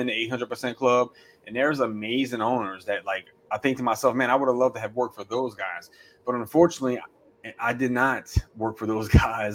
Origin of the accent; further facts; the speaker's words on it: New Orleans, Louisiana, United States; I was a managing partner of two stores in the city of New Orleans. I didn't have to leave my hometown to go get that opportunity like a lot of people do.